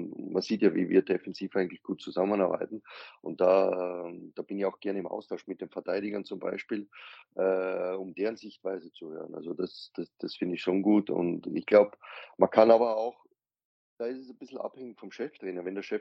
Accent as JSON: {"language": "German", "country": "Austria", "said": "dann der Co-Trainer ist Österreicher, ich bin Österreicher"}